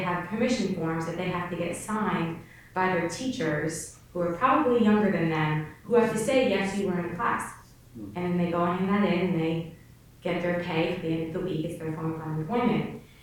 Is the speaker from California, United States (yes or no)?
no; New Jersey, United States; And I'm from New Jersey, North Jersey, and I've never seen a steel plant.